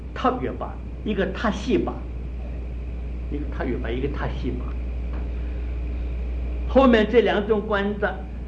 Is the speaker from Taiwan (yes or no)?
no; China; 我们中国人啊，传统的办法就讲伦理，推己及人啊，就是我们中国人这个地方的这一等